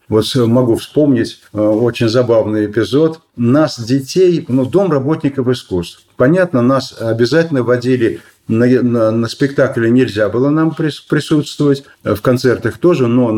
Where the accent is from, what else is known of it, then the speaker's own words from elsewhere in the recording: Moscow, Russia; Ведь самое раннее детство – это московское детство. Я родился на Арбате.